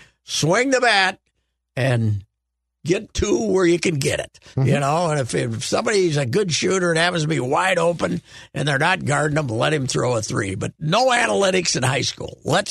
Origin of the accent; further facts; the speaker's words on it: Fulda, Minnesota, United States; I wrote this piece on my hometown and the merger with this town 23 miles. It was basically a piece about what's happening in rural Minnesota